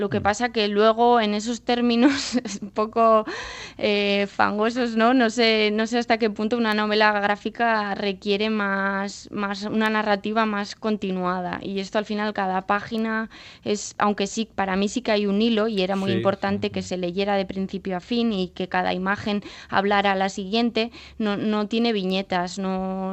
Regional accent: Spain; first language Basque; yo quería publicarlo en euskera también porque es mi lengua materna

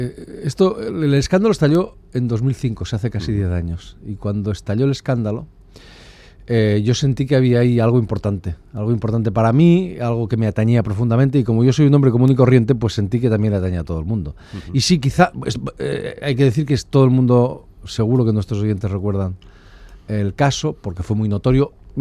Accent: Spain; sobre lo que somos los españoles en particular también.

